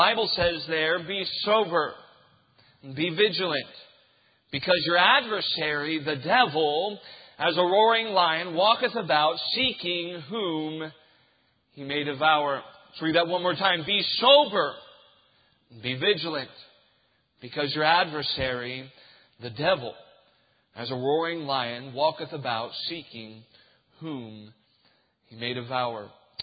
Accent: Texas, United States; also born or lived in South Carolina / Oklahoma / Germany; I don't really know where to tell you where I'm from, because I was born in South Carolina, then moved to Oklahoma, and then moved to Germany, and then moved back to Oklahoma, then moved back to South Carolina, and now I'm from Texas.

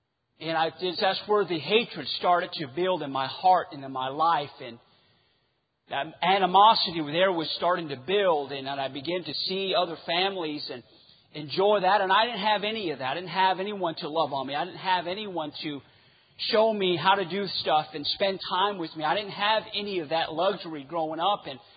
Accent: United States; first language Navajo; English is a second language; my first language was Navajo, and that's what my grandmother spoke, was what my grandfather spoke, and was raised with no running water and no outdoor, no indoor plumbing or none of that. We didn't have the luxury of any of that. We live way deep res

